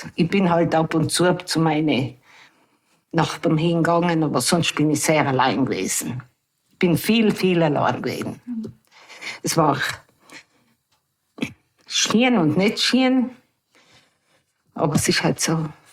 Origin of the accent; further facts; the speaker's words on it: Moritzing, Trentino-Alto Adige, Italy; Ja, ich bin aufgewachsen, eigentlich in Moritzing geboren und aufgewachsen.